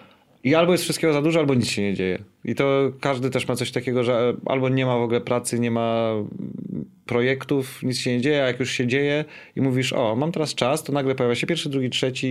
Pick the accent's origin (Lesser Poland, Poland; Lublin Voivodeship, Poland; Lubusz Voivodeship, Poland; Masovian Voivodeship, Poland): Masovian Voivodeship, Poland; Warsaw; szare miasto, które kochasz, bo ja jestem stąd i kocham Warszawę